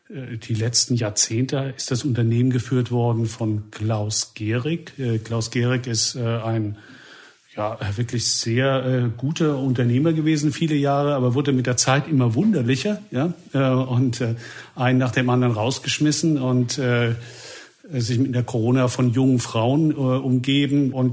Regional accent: Mannheim, Baden-Württemberg, Germany; 60 Kilometer entfernt in meiner Heimatstadt Mannheim

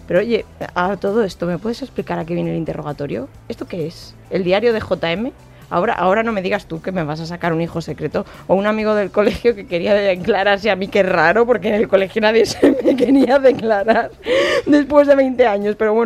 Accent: Madrid, Community of Madrid, Spain; now in Valencia, Spain; Yo soy de Madrid, aunque me siento valenciana, de corazón valenciano. Trabajaba en Madrid y ahora vivo y trabajo en Valencia.

